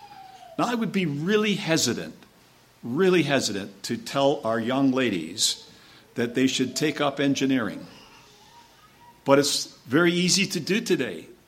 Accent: Canada; I was brought up and baptized in Canada, but I learned the truth in Australia

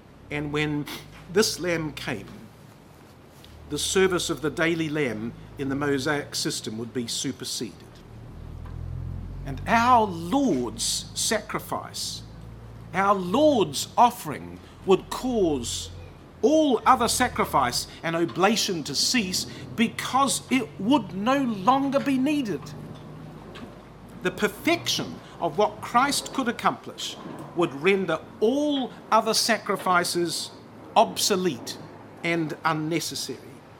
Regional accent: New Zealand; and I'm from New Zealand

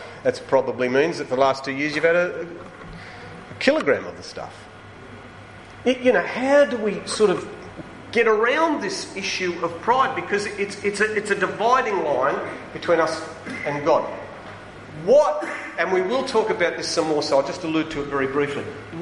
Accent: Sydney, New South Wales, Australia; I was born and raised in Sydney.

